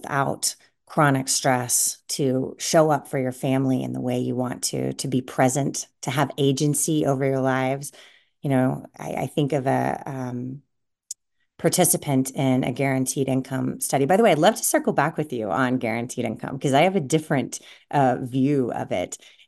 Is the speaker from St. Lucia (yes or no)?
no; Kansas, United States; I grew up in Kansas. I was a high school debater.